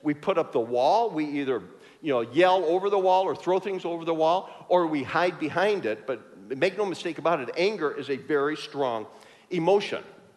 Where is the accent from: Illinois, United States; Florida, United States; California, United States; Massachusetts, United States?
Illinois, United States; Chicago; I grew up in Chicago.